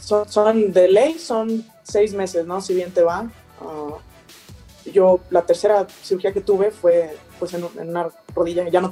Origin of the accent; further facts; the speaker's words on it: Guadalajara, Jalisco, Mexico; Sí, yo soy de Guadalajara